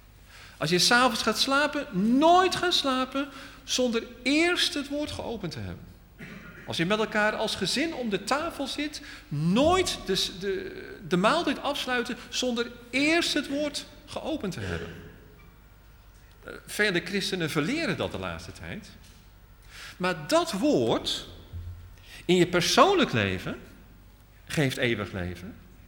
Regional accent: Netherlands; Kennelijk is dat voor ons als Nederlanders misschien toch nog altijd te veel.

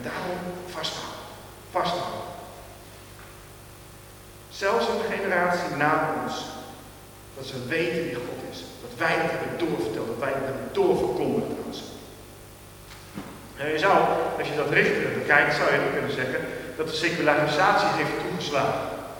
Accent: Gelderland, Netherlands; En ik kom zelf van de Veluwe, dan valt er nog iets mee.

